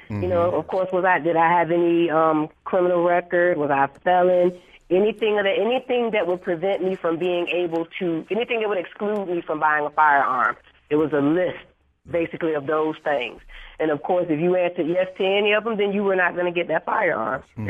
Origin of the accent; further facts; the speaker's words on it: Virginia, United States; now in Florida, United States; I'm from Virginia originally, from the Hampton Roads area